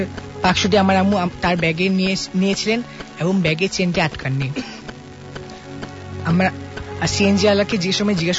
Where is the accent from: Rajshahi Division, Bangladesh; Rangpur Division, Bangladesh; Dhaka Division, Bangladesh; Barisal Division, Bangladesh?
Dhaka Division, Bangladesh; Hazaribagh; BNM public কলেজের student, আমি হাজিরবাগ থেকে এসেছি।